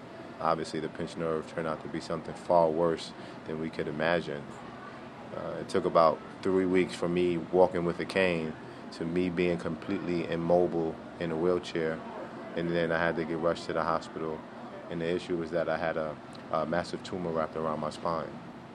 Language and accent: English; Brooklyn, New York, United States; Obviously, growing up in Brownsville, Brooklyn was one of the toughest neighborhoods that you can possibly grow up in.